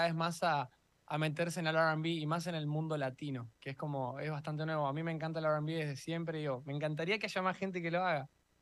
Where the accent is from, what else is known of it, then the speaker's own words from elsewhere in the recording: Burzaco, Buenos Aires Province, Argentina; now in Mexico; Yo soy de un barrio de las afueras de la ciudad que se llama Bursaco